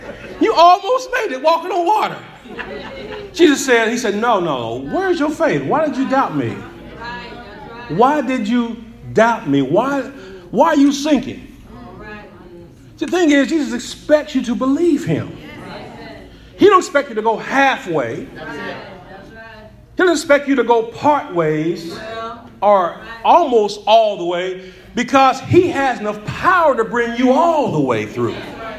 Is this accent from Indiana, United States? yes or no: yes; Indianapolis, Indiana, United States; I grew up in this city. I grew up at 34th and Sherman Drive. I grew up in Hallville. Went to Indianapolis Public Schools.